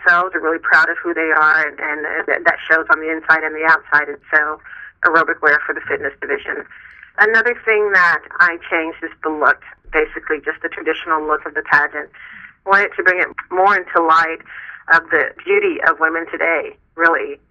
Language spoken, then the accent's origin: English; San Antonio, Texas, United States; San Antonio, Texas. That's my hometown, and it's a beautiful city.